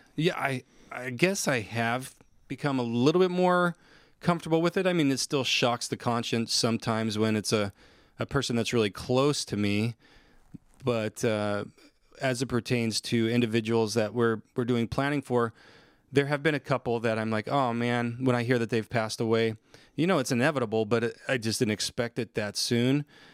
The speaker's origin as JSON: {"language": "English", "town": "Willcox", "region": "Arizona", "country": "United States", "tie": "born or raised there", "also_born_or_lived": "Basin City, Washington", "said": "And then ultimately he moved down, he moved the family down to Wilcox, Arizona. And that's where I really grew up. I consider that's where I grew up."}